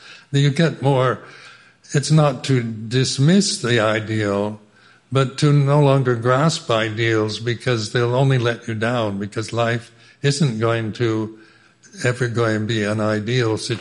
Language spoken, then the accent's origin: English; United States; Being American, you tend to criticize, compare America with England and Thailand, and you know, the English character is very different from the American one.